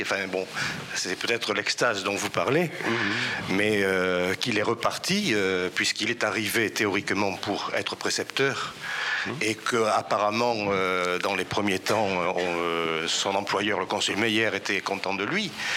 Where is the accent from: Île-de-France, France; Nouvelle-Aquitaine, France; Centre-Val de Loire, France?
Nouvelle-Aquitaine, France; Bordeaux; Et en tant que Bordelais, je l'éprouve comme non vraie depuis très longtemps.